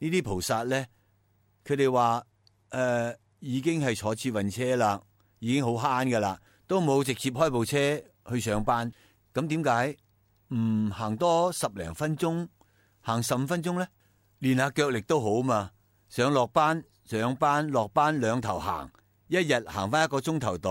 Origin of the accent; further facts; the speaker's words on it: Taiwan; 佢哋出咗好多摩托车卖俾我哋台湾人，我哋台湾人开摩托啊，